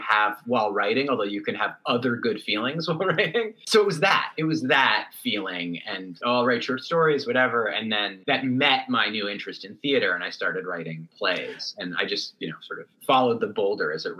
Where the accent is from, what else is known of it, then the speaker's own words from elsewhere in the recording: Berkeley, California, United States; I grew up in Berkeley, yeah, in the East Bay.